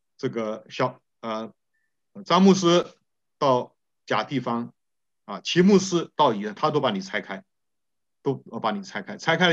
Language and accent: Chinese; Zhejiang, China; 包括我家乡在内哈，富春江这一带啊，这整片浙江的这个西部这边呢